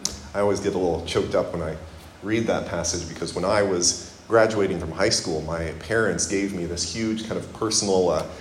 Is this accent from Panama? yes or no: no; Kenya; now in United States; growing up in Kenya and then coming back to the U.S. and feeling like when I was in Kenya, you know, it wasn't quite home